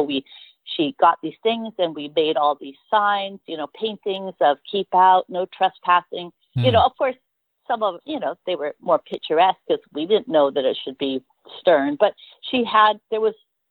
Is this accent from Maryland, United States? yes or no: no; California, United States; Okay, we grew up all different places, but in California, we moved a lot because my mom was trying to stay one step ahead of the social workers, so we bounced and bounced.